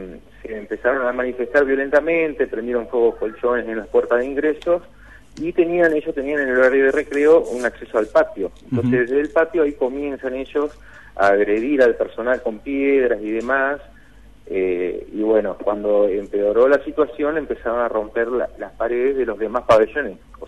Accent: Gualeguaychú, Entre Ríos, Argentina; Como yo estoy trabajando acá, yo soy de Gualeguaychú

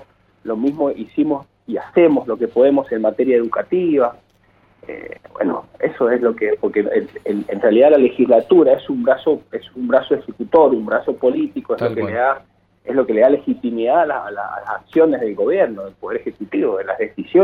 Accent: Mendoza, Argentina; nosotros como legisladores mendocinos

